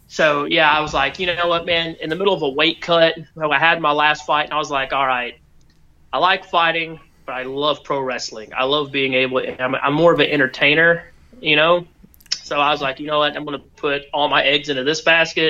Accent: Alabama, United States; where are you from? I'm from Alabama. That's 11 hours away.

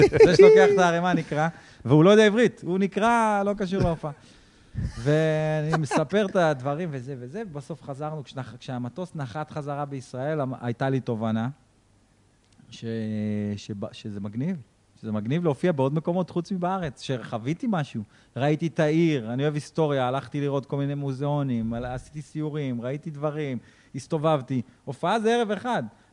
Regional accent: Northern District, Israel; אני גדלתי ברמת הגולן

